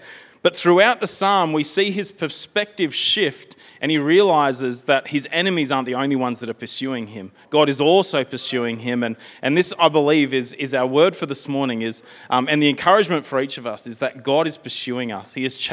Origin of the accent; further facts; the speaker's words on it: Wagga Wagga, New South Wales, Australia; Growing up in Wagga Wagga